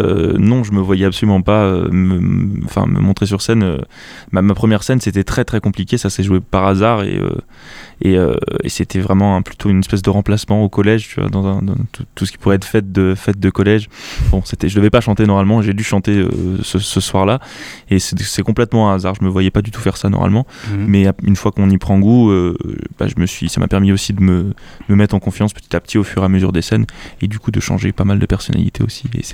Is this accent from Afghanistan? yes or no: no; Blois, Centre-Val de Loire, France; j'ai 21 ans, je viens de Blois